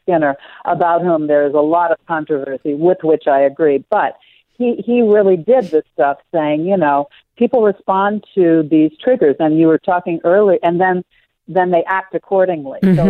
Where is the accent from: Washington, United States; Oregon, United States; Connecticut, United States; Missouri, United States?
Missouri, United States; St. Louis; to talk about growing up in Jim Crow, St. Louis